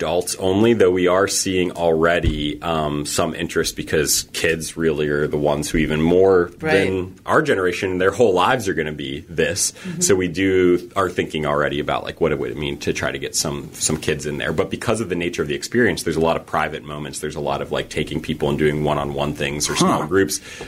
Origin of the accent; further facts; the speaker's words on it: Pittsburgh, Pennsylvania, United States; So I was coming back to Pittsburgh. This is my hometown.